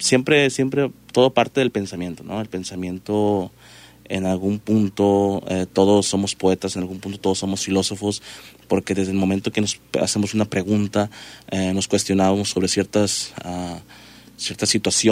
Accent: Puerto Vallarta, Jalisco, Mexico; soy de aquí, de Vallarta, nacido, toda mi vida he estado aquí. Mi familia no es de aquí, mi familia es de otro lugar, pero yo radico aquí siempre.

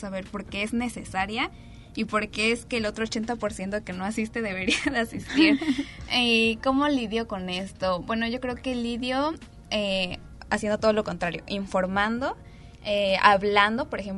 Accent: Mexico; tenemos como mexicanos

